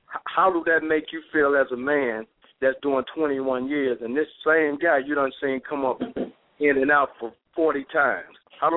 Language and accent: English; Detroit, Michigan, United States; You know, me, I grew up in Detroit